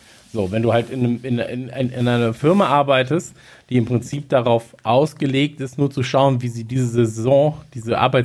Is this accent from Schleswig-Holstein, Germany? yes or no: no; North Rhine-Westphalia, Germany; Ich meine, wir kommen ja aus Nordrhein-Westfalen